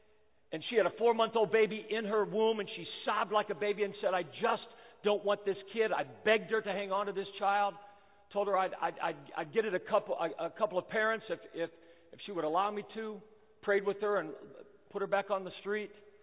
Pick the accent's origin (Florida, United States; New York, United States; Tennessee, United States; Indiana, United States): Indiana, United States; Kokomo; Since I was raised in Kokomo, it's always good to be back